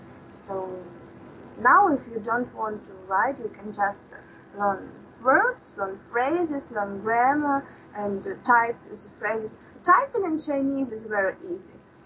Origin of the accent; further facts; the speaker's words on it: Ukraine; English is a second language; I'm from Ukraine … I have a son, I'm 25